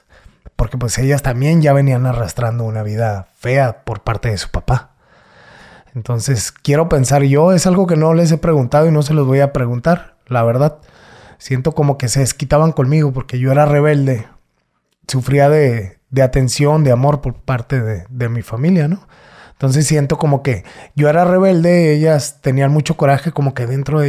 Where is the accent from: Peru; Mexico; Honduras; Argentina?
Mexico; Guadalajara, Jalisco; born there; now in Mexicali, Mexico; Nosotros, yo soy nacido en Guadalajara, originario de Guadalajara.